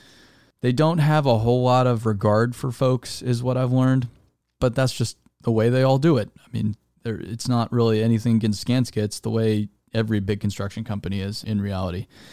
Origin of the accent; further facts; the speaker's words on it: Arizona, United States; I'm from Arizona. I've had some damn good burritos.